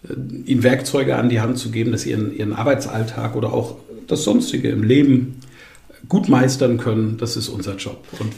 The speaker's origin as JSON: {"language": "German", "town": "Bamberg", "region": "Bavaria", "country": "Germany", "tie": "born or raised there", "said": "Ich moderiere seit vielen Jahren Volksfeste in Bamberg, in meiner Heimatstadt"}